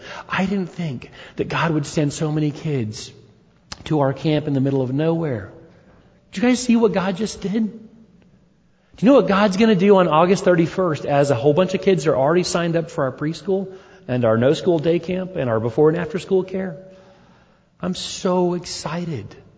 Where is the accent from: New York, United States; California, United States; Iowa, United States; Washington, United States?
California, United States; born there; I was born in California, the land of fruits and nuts.